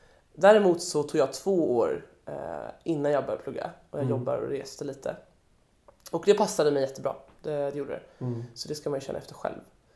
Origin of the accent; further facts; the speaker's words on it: Ljungby, Kronoberg County, Sweden; och jag är från en liten stad i Småland som heter Ljungby